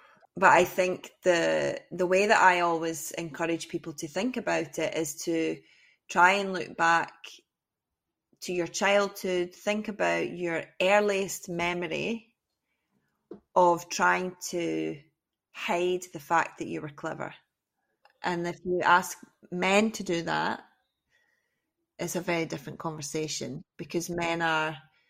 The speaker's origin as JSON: {"language": "English", "region": "Scotland", "country": "United Kingdom", "tie": "born or raised there", "said": "So for me, growing up near Glasgow, it was very much like, who does she think she is?"}